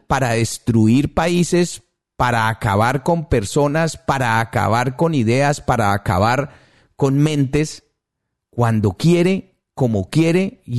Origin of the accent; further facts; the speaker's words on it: Colombia; le pueden inventar una guerra con Venezuela mismo, como colombiano me refiero